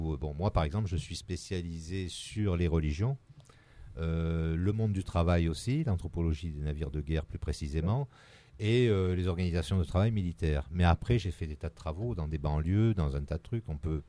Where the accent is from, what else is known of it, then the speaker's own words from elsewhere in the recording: Tunisia; born there; moi je suis né en Tunisie